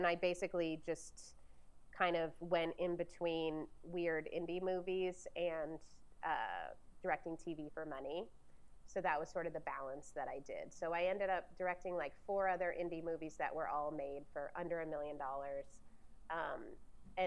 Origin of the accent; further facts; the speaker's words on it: Ohio, United States; He's from Indiana. I'm from Ohio.